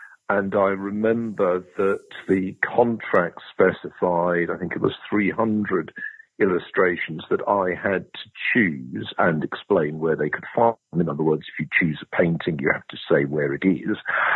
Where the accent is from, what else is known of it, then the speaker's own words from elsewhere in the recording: London, United Kingdom; Yes, I'm a Londoner. I went to University of Cambridge and then at Oxford. I was hired at Durham in 1980 as a lecturer